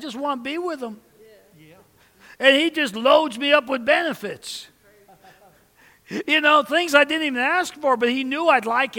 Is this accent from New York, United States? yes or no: yes; New York, United States; Even though I grew up in New York and I should have been a Mickey Mantle fan.